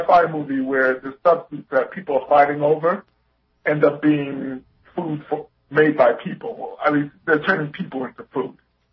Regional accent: New York, United States; Okay, and, you know, I'm from New York. I'm from New York City, but upstate New York, which, you know, is very similar to, let's say, Ohio, Indiana

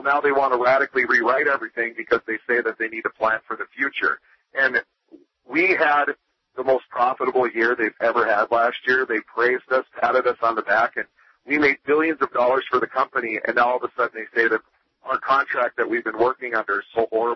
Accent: Georgia, United States; I was born and raised in Georgia, and I hate for the country to think of Georgia as this pariah

